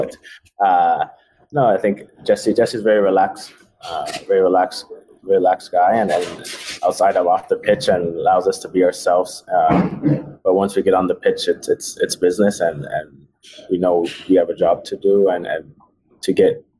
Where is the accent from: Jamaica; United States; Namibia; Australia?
Jamaica; I don't know if Jamaica would be there, but I'm Jamaica. I'm Jamaican too.